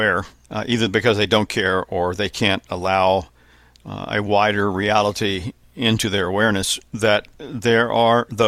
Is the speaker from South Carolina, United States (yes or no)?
yes; South Carolina, United States; In the area where I live now, in my home state of South Carolina, although not my hometown, is just in the early stages of it